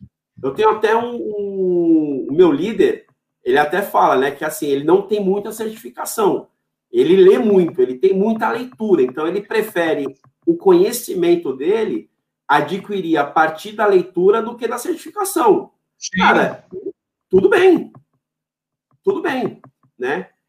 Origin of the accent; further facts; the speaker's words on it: São Paulo, Brazil; eu sou daqui de São Paulo, nunca dirigi